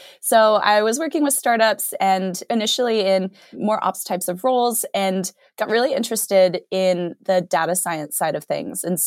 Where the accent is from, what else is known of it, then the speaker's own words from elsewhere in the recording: Arizona, United States; also born or lived in Stanford, United States; I grew up in Arizona and then did my college degree out at Stanford.